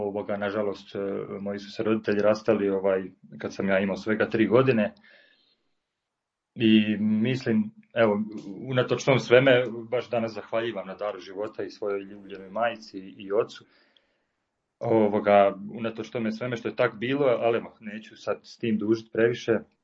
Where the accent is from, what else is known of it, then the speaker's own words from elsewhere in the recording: Gospić, Lika-Senj County, Croatia; Pa evo, rođen sam u Gospiću, u Lici, evo ovim putem pozdravljam moje Ličane ako neko sluša. Ponosni Ličani, ne li kako se kaže, i ovaj uvijek to volim istaknuti, volim svoju Liku i evo, nadam se uskoro se vratiti u nju. A evo, živio sam tamo, znači, do svoje 30. godine